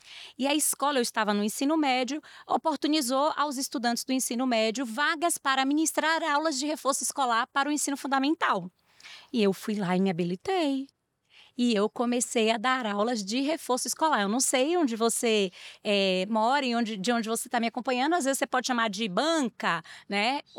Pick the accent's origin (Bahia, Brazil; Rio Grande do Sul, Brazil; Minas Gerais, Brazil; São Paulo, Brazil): Bahia, Brazil; Eu sou baiana, filha de seu Jadi e Dona Ildete, nascida numa cidade que fica a 530 quilômetros da capital baiana.